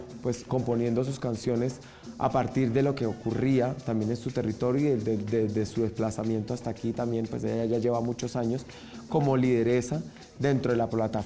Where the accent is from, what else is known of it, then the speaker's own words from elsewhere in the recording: Santander, Colombia; now in Bogotá, Colombia; Soy del departamento de Santander, vengo a Bogotá desde hace más o menos casi un año, llegué aquí un año y medio, estoy aquí en Bogotá.